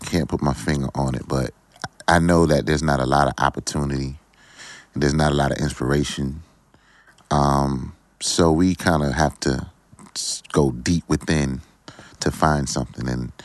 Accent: Virginia Beach, Virginia, United States; I feel like, I was in a small neighborhood, very small neighborhood, Friendship Village.

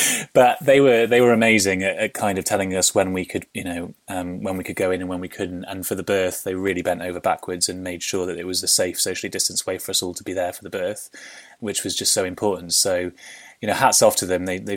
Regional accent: Wales, United Kingdom; We were a really close family growing up in Wales and we saw them every week.

